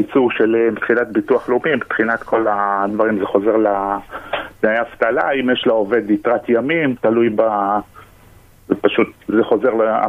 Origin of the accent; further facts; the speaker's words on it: Ginosar, Northern District, Israel; אני מקיבוץ גינוסר